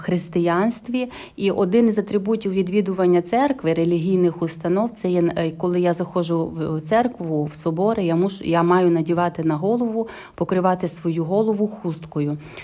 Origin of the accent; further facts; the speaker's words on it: Uzhhorod, Zakarpattia Oblast, Ukraine; Я з родом з Західної України, із найзахіднішої точки Ужгород, місто Ужгород, яке знаходиться на стику чотирьох кордонів з європейськими державами.